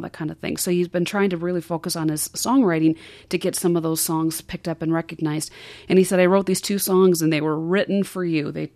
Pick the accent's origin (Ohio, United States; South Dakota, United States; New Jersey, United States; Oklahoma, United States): South Dakota, United States; I have a friend who co-owns a recording studio in my hometown in South Dakota.